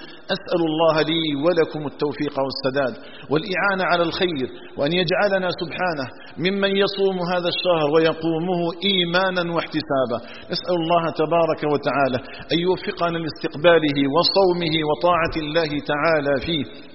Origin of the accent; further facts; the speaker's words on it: Algeria; اللهم اجعل بلدنا الجزائر آمنا مطمئنا